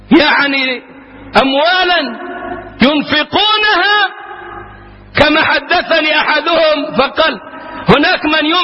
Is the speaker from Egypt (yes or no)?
yes; Egypt